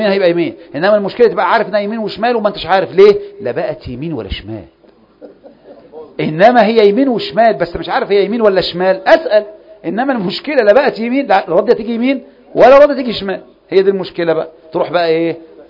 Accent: Saudi Arabia; وعندنا في المملكة من يجهل التوحيد

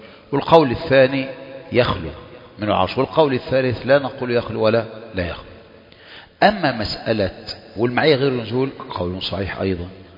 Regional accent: Egypt; إحنا بقى عندنا في مصر

